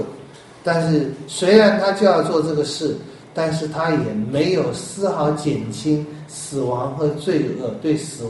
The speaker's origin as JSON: {"language": "Chinese", "country": "Taiwan", "said": "跟我们台湾人那个请人来哭一样。"}